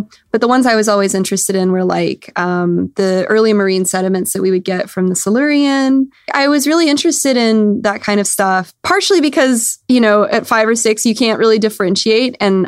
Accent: Tennessee, United States; And I grew up kind of in the Appalachian Mountains in East Tennessee. I don't often sound like it. I can if it suits.

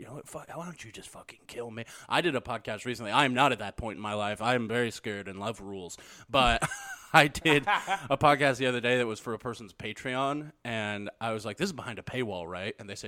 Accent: the Ozarks, United States; I was born and raised in the Ozarks, and so I was always like out in the woods going backpacking, hiking

